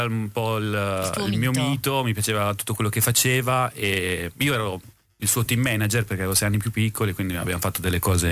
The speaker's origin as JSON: {"language": "Italian", "region": "Marche", "country": "Italy", "said": "Ma invece, no, da marchigiano, sono quei piatti che mangia domenica dalla nonna"}